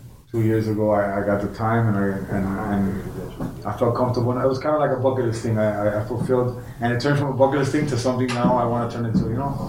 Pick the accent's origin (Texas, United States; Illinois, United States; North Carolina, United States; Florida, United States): Florida, United States; Miami; Born and raised in Miami.